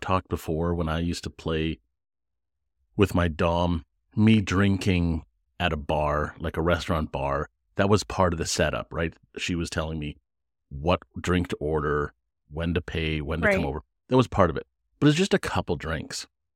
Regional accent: Canada; As a Canadian, when it turns into snow day, we drink.

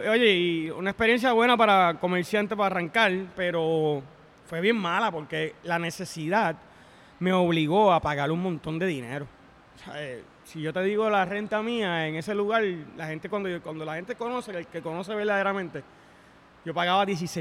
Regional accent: Trujillo Alto, Puerto Rico; yo soy nativo de Trujillo Alto. Después de Trujillo, o sea, nacido y criado en Trujillo Alto. Y pues mi mamá se muda con mis papás al área de Carolina, en los campos, entre medio de Trujillo Alto y Carolina. Y pues ahí me mantuve.

